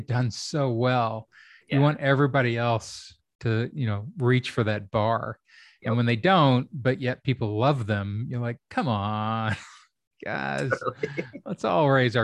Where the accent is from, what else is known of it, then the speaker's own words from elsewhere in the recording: Louisville, Kentucky, United States; I came from Louisville, and Louisville never had, I don't think, the depth of interest of some of the bigger cities